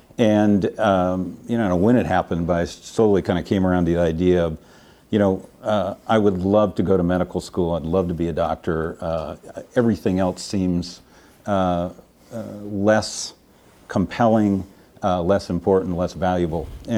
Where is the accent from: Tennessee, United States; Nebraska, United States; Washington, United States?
Washington, United States; Seattle; So I grew up in Seattle and was the son of two pediatricians and some pretty prominent physicians in Seattle, and shuttled off at an early age to Lakeside School, and was introduced to a very academic community in Seattle